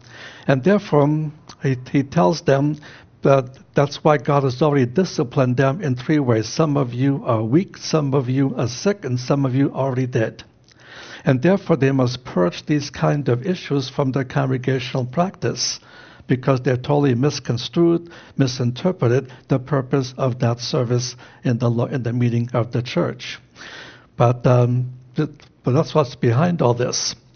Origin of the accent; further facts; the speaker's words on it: Brooklyn, New York, United States; I grew up in the Jewish neighborhoods of Brooklyn, New York, and bonfires were already burning